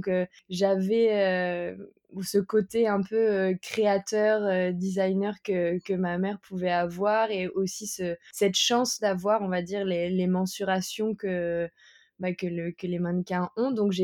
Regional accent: France; je suis française et je suis professionnelle en surf et mannequin.

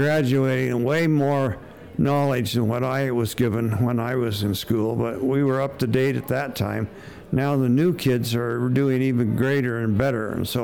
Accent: Omak, Washington, United States; my parents were giving to the community in my hometown of Omak.

